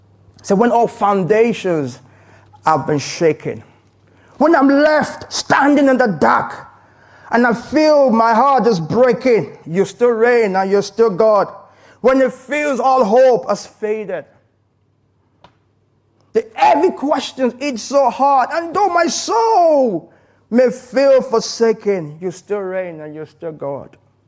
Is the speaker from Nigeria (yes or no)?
yes; Nigeria; By the way, you know I'm Nigerian